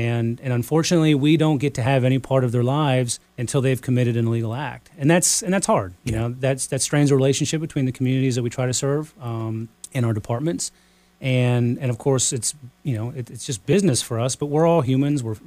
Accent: Arlington, Virginia, United States; also born or lived in Bristol, Virginia; So I'm born and raised in Arlington County, Virginia.

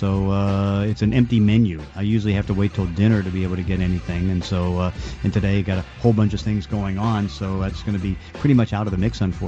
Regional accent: Pittsburgh, Pennsylvania, United States; Pittsburgh, because I'm from Pittsburgh, so that may not go in.

